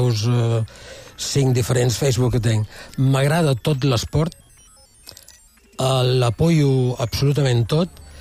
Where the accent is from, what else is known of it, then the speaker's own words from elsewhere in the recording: Sant Antoni de Portmany, Balearic Islands, Spain; Sí, sóc de Sant Antoni